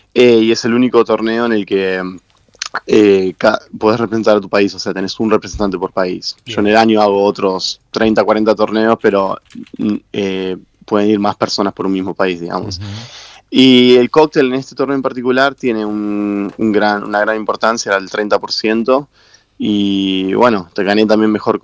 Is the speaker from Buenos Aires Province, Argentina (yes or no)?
no; Rosario, Santa Fe, Argentina; soy de Rosario